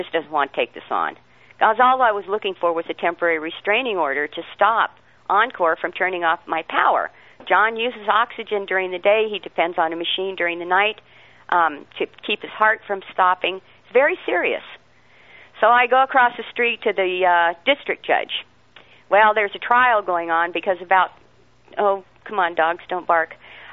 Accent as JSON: {"language": "English", "region": "California", "country": "United States", "said": "Because, see, I'm from California, you know, and in Sacramento you've got 20 judges in every building downtown."}